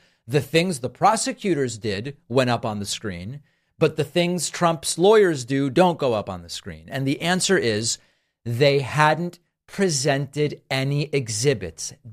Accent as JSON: {"language": "English", "region": "New England", "country": "United States", "tie": "born or raised there", "said": "My favorite flavor is maple waffle. I grew up in New England, okay"}